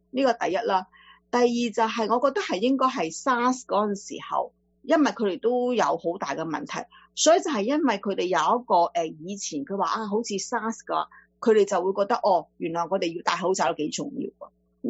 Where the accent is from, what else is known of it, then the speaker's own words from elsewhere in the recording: China; born there; 我喺大陸出世